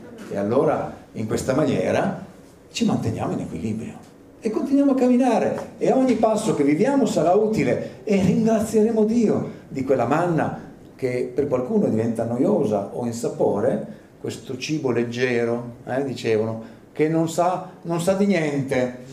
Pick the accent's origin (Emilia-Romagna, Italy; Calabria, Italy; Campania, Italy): Emilia-Romagna, Italy; Bologna; poi noi siamo bolognesi, siamo un po', come dire, un po' pudici